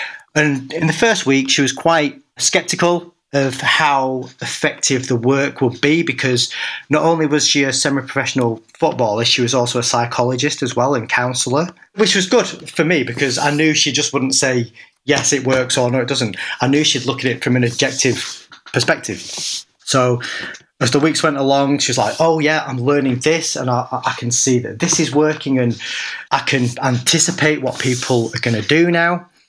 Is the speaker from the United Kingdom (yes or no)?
yes; United Kingdom; Just because, you know, we're British. I think that's the British attitude.